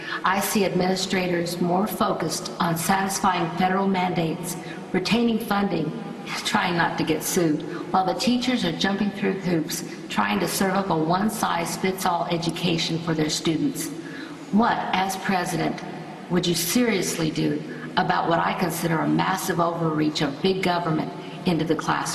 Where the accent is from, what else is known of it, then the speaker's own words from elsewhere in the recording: Atlanta, Georgia, United States; from Atlanta, Georgia.